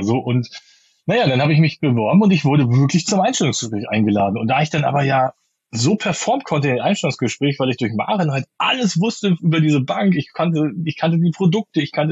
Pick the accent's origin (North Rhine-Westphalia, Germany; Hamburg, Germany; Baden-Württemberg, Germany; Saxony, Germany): Hamburg, Germany; Ich bin Hamburger, ja, genau.